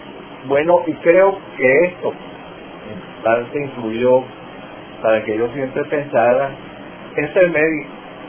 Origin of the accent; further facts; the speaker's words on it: Cumaná, Sucre, Venezuela; born there; Yo nací en Cumaná el 8 de enero de 1918. Nací en San Francisco, donde mi padre habitaba una casa